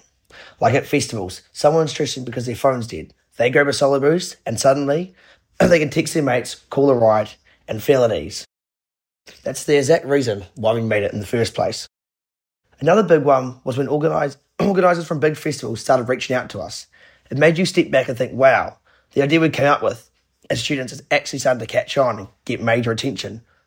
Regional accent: Hawke's Bay, New Zealand; I'm originally from Hawke's Bay up north.

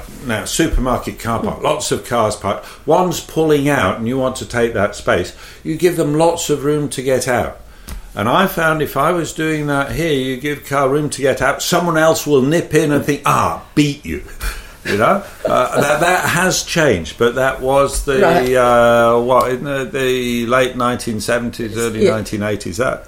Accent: United Kingdom; now in New Zealand; My experience in, because I grew up in Britain, is that there's much stricter lane discipline than in New Zealand.

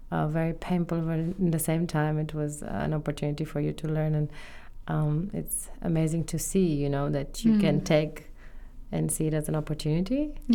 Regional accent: Romania; now in New Zealand; So I had my driving license when I came here from Romania, and then I had to change it to an international, to a New Zealand one.

